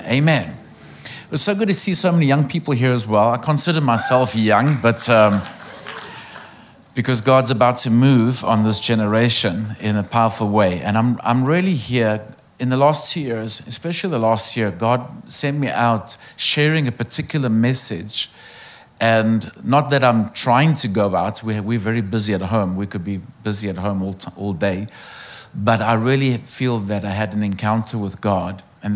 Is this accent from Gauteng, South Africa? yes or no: yes; Johannesburg, Gauteng, South Africa; I am from South Africa, but please don't hold that against me. But I carry a British passport. I'm not sure if that was better or worse. So I'm born and raised in Johannesburg.